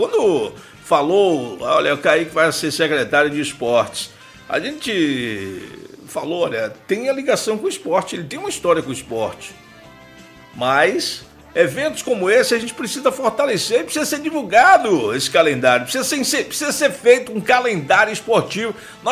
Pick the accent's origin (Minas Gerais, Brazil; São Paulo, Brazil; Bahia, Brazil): Bahia, Brazil; Ribeira das Pedras; sou da Ribeira das Pedras